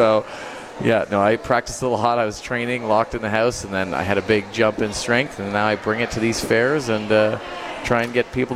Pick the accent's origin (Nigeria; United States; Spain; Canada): Canada; I grew up in Canada, so I'm Canadian